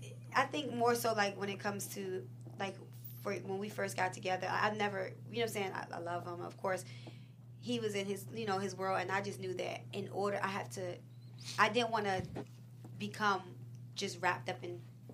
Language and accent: English; Baltimore, Maryland, United States; And I'm from up north. I'm from Baltimore.